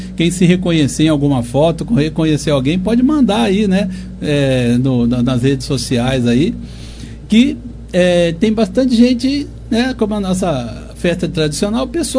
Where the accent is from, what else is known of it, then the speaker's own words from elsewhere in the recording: Monte Alto, São Paulo, Brazil; born there; eu nasci aqui em Monte Alto, né?